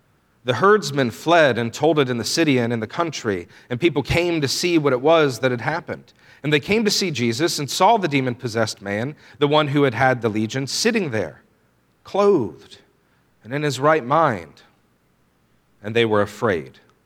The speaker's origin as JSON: {"language": "English", "region": "Georgia", "country": "United States", "tie": "born or raised there", "said": "I grew up mostly outside of Atlanta, and so as I got older and could drive, Atlanta was a cool place with lots of things to do."}